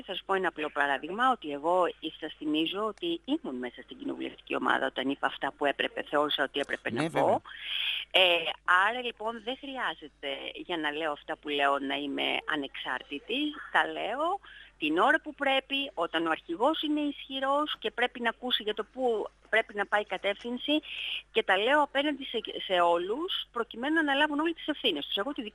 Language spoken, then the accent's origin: Greek; Northern Greece, Greece; επέστρεψα από τη Μακεδονία για την ακρίβεια, επειδή και εγώ είμαι Βόρεια Ελληνίδα.